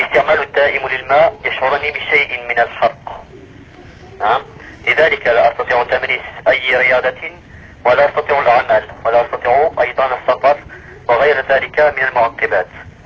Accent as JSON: {"language": "Arabic", "country": "France", "tie": "born or raised there", "second_language": "Arabic", "said": "كبرت في هذا البلد"}